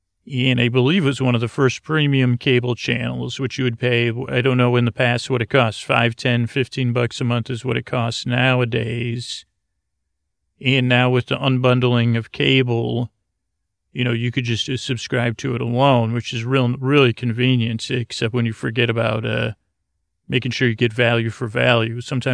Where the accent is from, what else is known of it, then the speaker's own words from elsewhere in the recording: Syracuse, New York, United States; I'm the oldest of six kids. I grew up in Syracuse, New York.